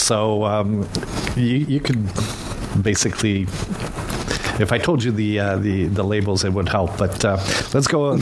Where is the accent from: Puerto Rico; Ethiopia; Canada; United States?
Canada; accent: French Canadian; Well, because of my French Canadian accent, yeah.